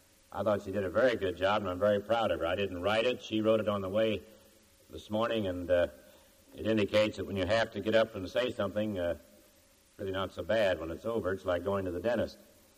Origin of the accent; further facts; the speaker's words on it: Kansas, United States; And that I was raised in Kansas and all